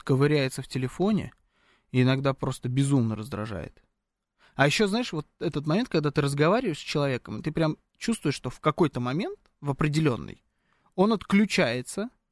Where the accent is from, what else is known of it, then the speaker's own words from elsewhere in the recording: Krasnogorsk, Moscow Oblast, Russia; Я из Красногорска.